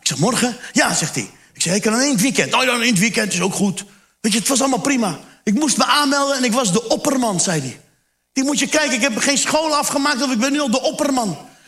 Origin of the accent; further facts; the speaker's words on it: Turkey; Ik zeg, ik ben Turks.